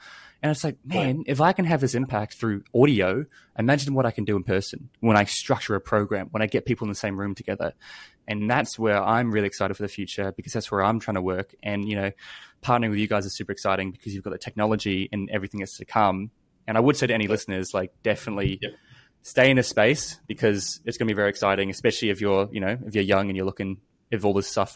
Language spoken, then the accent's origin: English; New Zealand; I grew up in New Zealand and, you know, I'm part Maori.